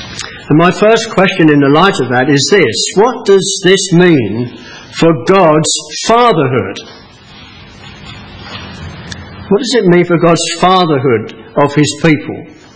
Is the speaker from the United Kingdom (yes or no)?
yes; England, United Kingdom; As an Englishman, I was saying, and I was told I ought to say this to you, as an Englishman this morning in Wales